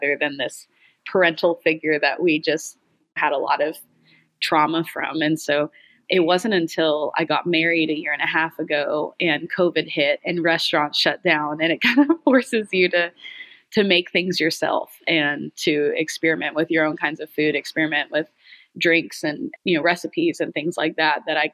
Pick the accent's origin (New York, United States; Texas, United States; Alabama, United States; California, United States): Texas, United States; Atascocita; we grew up in Atascocita, which is kind of between Humble and Kingwood. It's this suburban area in Houston.